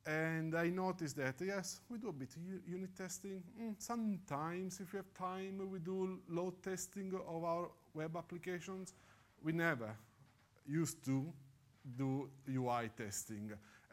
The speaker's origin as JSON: {"language": "English", "country": "Italy", "moved": "as an adult", "said": "As you guys probably are guessing, I'm originally from Italy."}